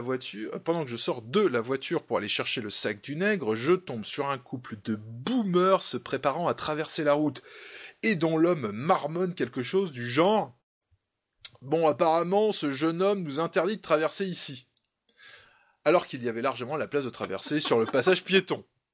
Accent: France; born there; now in Toulouse, France; J'ai donc effectué un trajet entre mon lieu de résidence en région toulousaine et ma région natale à environ 200 km.

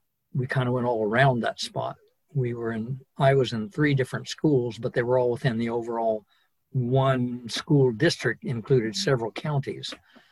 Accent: Ohio, United States; I came from We called ourselves tenant farmers in Ohio in that area. We lived in the edge of what was then called Appalachia. People were very poor.

